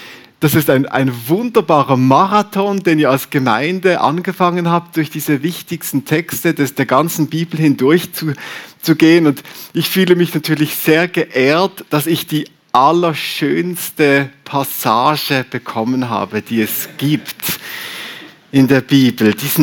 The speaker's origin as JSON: {"language": "German", "town": "Riehen", "region": "Basel-Stadt", "country": "Switzerland", "lives_now": "Steffisburg, Switzerland", "said": "ich bin seit 6 Jahren in Steffisburg zu Hause. Vorher haben wir in Rieche gewohnt, also ich bin ein Basler, Rieche bei Basel. Und habe immer noch ein bisschen Mühe mit dem Dialekt. Immer wenn ich versuche, Berndeutsch zu reden"}